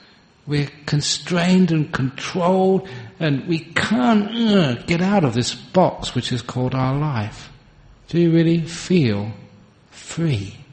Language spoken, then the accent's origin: English; London, United Kingdom; I remember when I grew up in London, there was only two channels